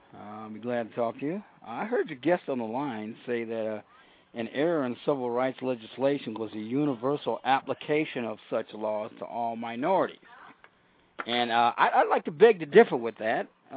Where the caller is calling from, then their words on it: Atlanta, Georgia, United States; I'm calling from the Atlanta area.